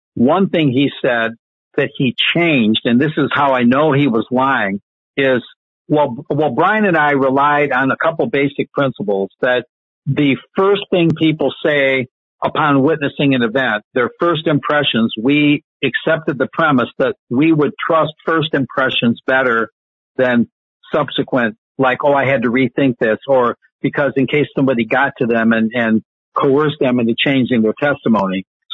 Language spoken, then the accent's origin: English; Bridgman, Michigan, United States; So that's a shout out to my hometown in Southwest Michigan, Bridgman.